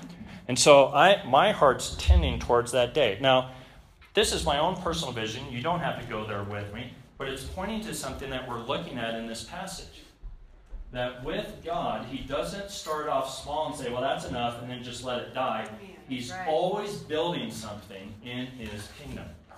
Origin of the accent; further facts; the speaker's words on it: Colorado, United States; Now, I was born and raised in Colorado, so I'd go see games and concerts up at CU.